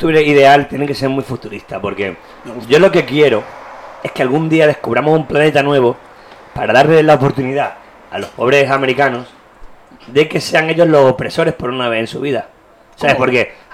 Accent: Spain; Yo creo que como español, lo que me gustaría ese día, como fiesta nacional aquí

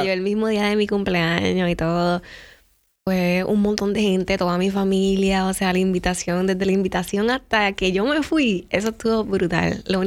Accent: Cagua, Puerto Rico; Yo soy de Cagua y estudiar en Santurce

